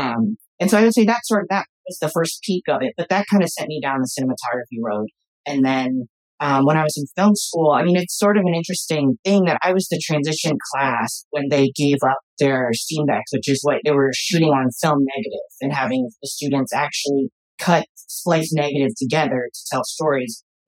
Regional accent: Indiana, United States; now in New York, United States; I'm from Indiana, and I came to New York to go to NYU to School of Arts for film.

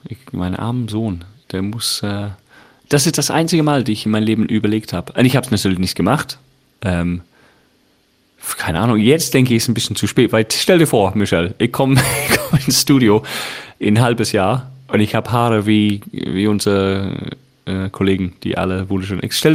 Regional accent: United Kingdom; German is a second language; aber ich bin Engländer

